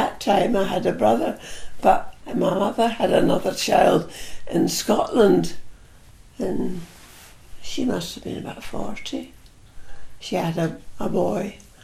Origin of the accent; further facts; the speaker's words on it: Leipzig, Saxony, Germany; I was born in Leipzig in 1933